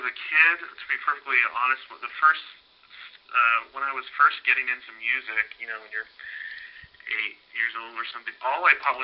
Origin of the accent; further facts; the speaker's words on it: Austin, Texas, United States; I grew up in Austin, Texas, born and raised. Spent the first 22 years of my life there.